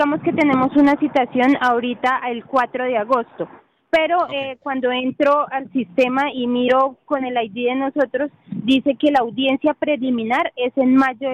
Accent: Colombia; now in Denver, United States; nosotros hace 3 meses cruzamos para los Estados Unidos, venimos desde Colombia, pasamos por frontera. Llevamos 3 meses aquí en la ciudad de Denver.

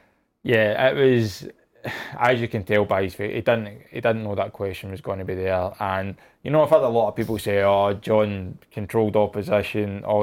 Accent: Scotland, United Kingdom; I call them the Jags because I'm Scottish.

